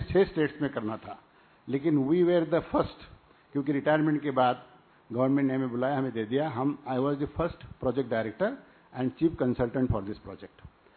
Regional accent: Maharashtra, India; हम विदर्भ के रहने वाले हैं, यानी Buldhana district, it is close to Nagpur और you can say close to Bhusawal.

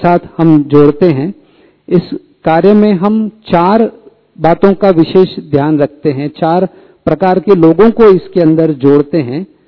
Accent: Mumbai, Maharashtra, India; now in Mount Abu, India; बॉम्बे में पले बड़े, लेकिन प्रकृति से बहुत ही प्यार था। और जब 2013 में हम यहाँ माउंट आबू आए

